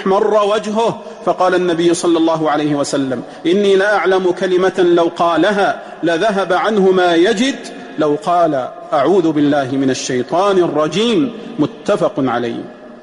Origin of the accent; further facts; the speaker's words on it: Saudi Arabia; واحفظ بلادنا المملكة العربية السعودية من كيد الكائدين